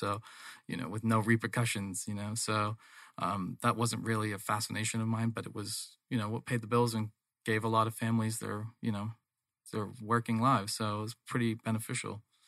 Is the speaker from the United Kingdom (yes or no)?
yes; England, United Kingdom; born there; accent: English; actually, because I'm originally born in England. So my accent is actually an English accent when I'm drinking or talking to my mom.